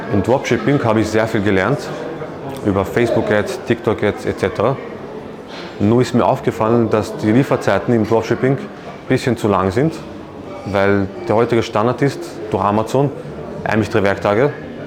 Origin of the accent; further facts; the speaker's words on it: Austria; Ich komme aus Österreich